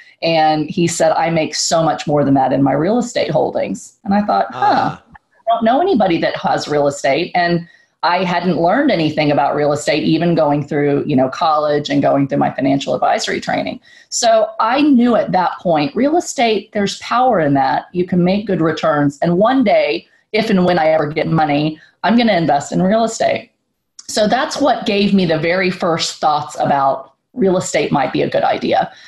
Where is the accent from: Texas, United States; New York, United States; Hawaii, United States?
Texas, United States; San Antonio; I grew up in Section 8 apartments in your neck of the woods in San Antonio, Texas.